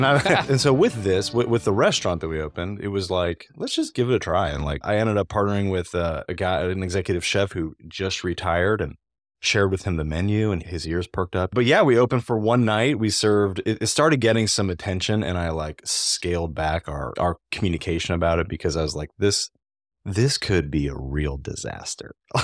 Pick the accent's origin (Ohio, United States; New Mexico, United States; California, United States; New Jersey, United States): New Mexico, United States; I'm from New Mexico, so green chilies are really big, and green chili powder is something that you can really only find in that part of the country.